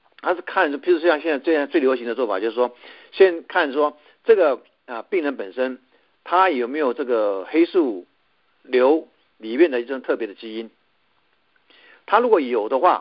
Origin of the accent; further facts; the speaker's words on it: Taiwan; 我们台湾人就有这个好习惯，就出去撑伞，老美都没有。